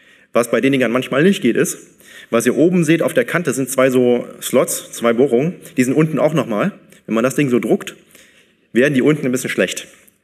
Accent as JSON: {"language": "German", "town": "Aachen", "region": "North Rhine-Westphalia", "country": "Germany", "said": "Ich komme aus Aachen."}